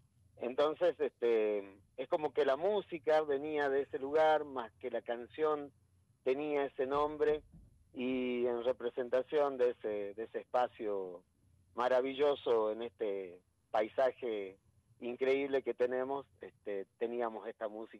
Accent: Jujuy, Argentina; moved away; Hace 20 años, cuando yo me fui de Jujuy, escuchar una orquesta de estas dimensiones era imposible, totalmente imposible en mi provincia.

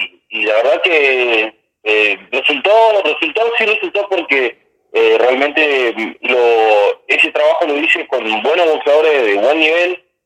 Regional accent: Clemente Onelli, Río Negro, Argentina; a toda la línea sur, a todo mi pueblo querido Clemente Nelly, a todo alrededor

